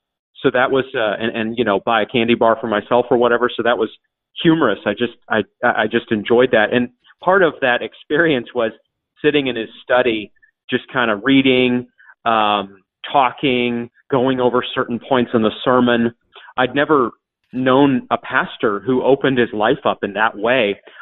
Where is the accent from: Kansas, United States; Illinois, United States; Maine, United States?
Maine, United States; These weren't men, you know, I knew about growing up in Maine.